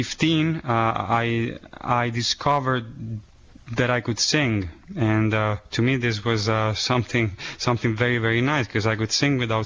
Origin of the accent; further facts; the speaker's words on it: Rome, Lazio, Italy; English is a second language; I am originally from Rome, Italy. I am 34, and I am the fourth of seven children. Currently, I am a seminarian here in the diocese.